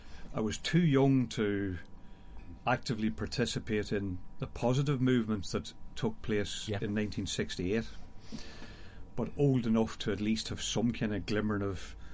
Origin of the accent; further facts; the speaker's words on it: Maguiresbridge, Northern Ireland, United Kingdom; I grew up in County Fermanagh, in a place called Maguire's Bridge that few people have heard of outside Inniskillen. That's where I grew up.